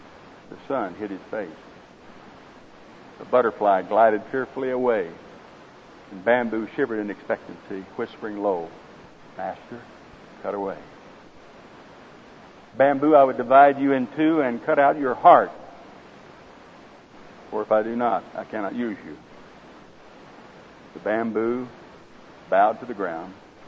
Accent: Oklahoma, United States; accent: Oklahoma; is my Oklahoma accent bothering you all?

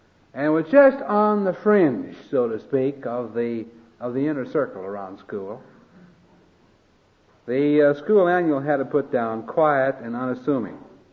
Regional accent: Iowa, United States; I grew up out in Iowa, the corn state. You can probably tell I'm corn-fed. Grew up on a farm out there.

